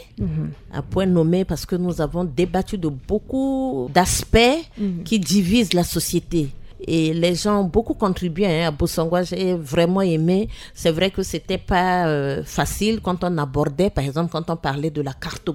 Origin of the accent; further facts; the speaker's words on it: Central African Republic; Et en tant que centrafricain, chaque personne a le droit de choisir librement sa religion, puisque nous sommes un pays laïque.